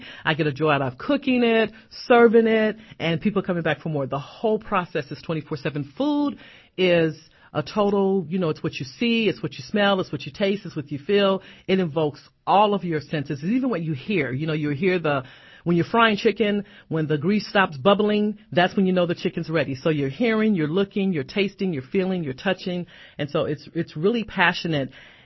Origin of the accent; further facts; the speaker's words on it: New Orleans, Louisiana, United States; I guess it was the food first because I'm from New Orleans, so you cannot be from New Orleans and not cook.